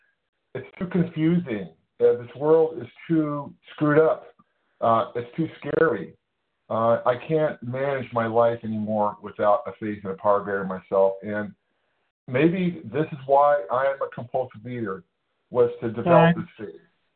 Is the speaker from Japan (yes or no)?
no; California, United States; I'm from California.